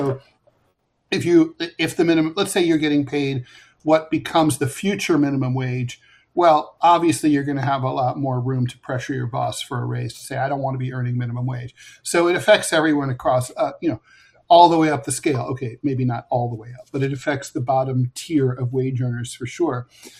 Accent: Ohio, United States; And for $18, when I was a kid, growing up in Ohio, you could get 4 bags of groceries.

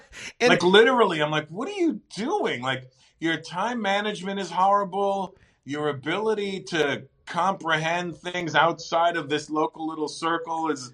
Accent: Canada; born there; I was born in Canada

